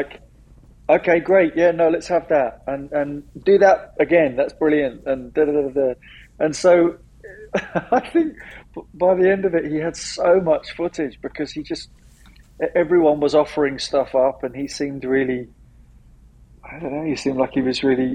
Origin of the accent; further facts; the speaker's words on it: London, United Kingdom; London. I grew up in London, and I'm still in London.